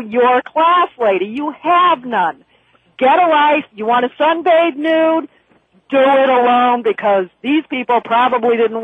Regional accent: United States; I'm from America.

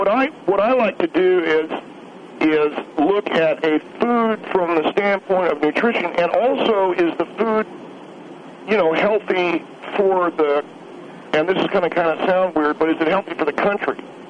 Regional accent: California, United States; I grew up in California, and I was part of hamburger culture

